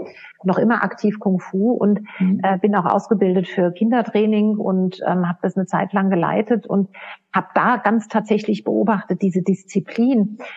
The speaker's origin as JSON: {"language": "German", "region": "Hesse", "country": "Germany", "said": "aber wenn du dann halt irgendwo in einem kleinen Ort in Hessen bist, ich komme selbst aus dem Odenwald."}